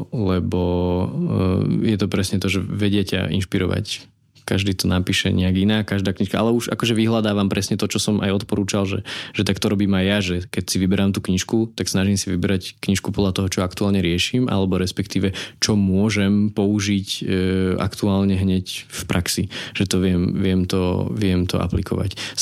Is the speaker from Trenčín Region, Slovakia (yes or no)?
yes; Trenčín, Trenčín Region, Slovakia; ja som vlastne hral hokej a ja som z Trenčína